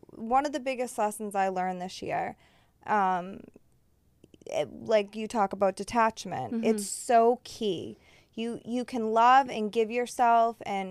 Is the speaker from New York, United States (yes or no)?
no; Massachusetts, United States; Like, you go back to where I'm from. I'm from Massachusetts.